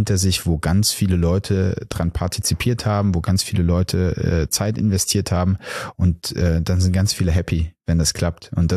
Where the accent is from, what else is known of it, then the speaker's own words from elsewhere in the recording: Delbrück, North Rhine-Westphalia, Germany; Delbrück, natürlich. Also ich bin nicht geboren in Delbrück, aber aufgewachsen in Delbrück.